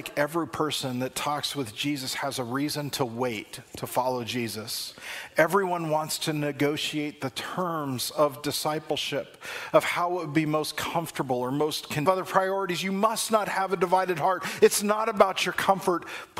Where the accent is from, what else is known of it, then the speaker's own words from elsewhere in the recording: Long Beach, California, United States; it was in my hometown of Long Beach, California.